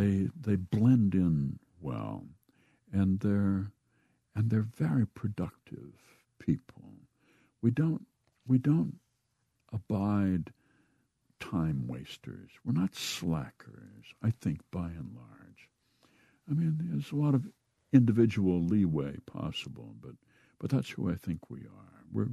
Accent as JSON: {"language": "English", "region": "Midwest", "country": "United States", "said": "I think that we are industrious people. We are secretive people. We were brought up to keep a lid on it and not to make a spectacle of ourselves."}